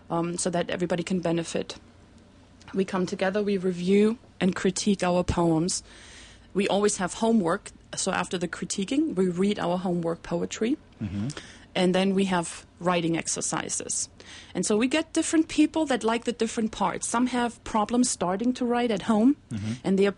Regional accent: Germany; I grew up in Germany, and the schooling system in Germany very much includes poetry in the curriculum in high school, very early on.

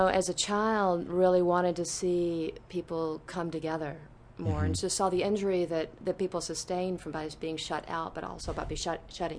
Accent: Birmingham, Alabama, United States; I grew up in Birmingham, Alabama, which had a strong sense of community as no well. Where I know it was actually a suburb. I wasn't in a tiny. Well, it was kind of like a tiny village.

